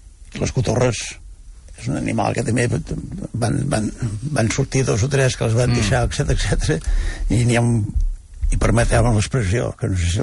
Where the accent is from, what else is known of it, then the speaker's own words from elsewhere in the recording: Valls, Catalonia, Spain; Jo soc de Tarragona, un poble molt maco que es diu Valls.